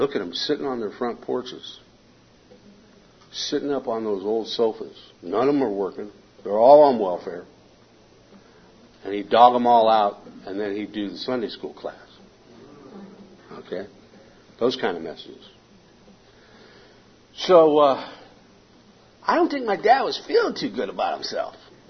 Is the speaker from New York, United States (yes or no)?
no; San Diego, California, United States; moved away as an adult; I came from San Diego. I moved out of San Diego when I was 21 years old.